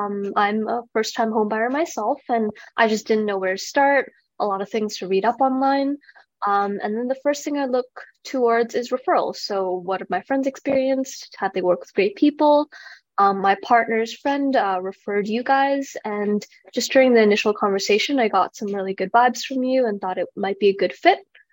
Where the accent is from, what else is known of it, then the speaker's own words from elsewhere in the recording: Vancouver, British Columbia, Canada; now in Calgary, Canada; I'm originally from Vancouver, where kind of buying a home isn't within the realm of possibility, I guess, for someone as young as me.